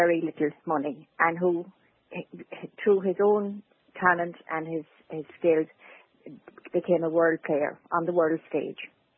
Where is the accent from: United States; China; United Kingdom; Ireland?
Ireland; Charlestown, Connacht; I'm from Charlestown myself, so I married a Bohola man